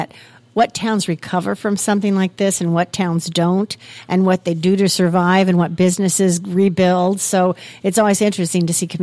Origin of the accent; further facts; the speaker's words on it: Illinois, United States; our friends from Chicago say we're from Southern Illinois, and we're like, no, there's a whole world down us that really is Southern Illinois.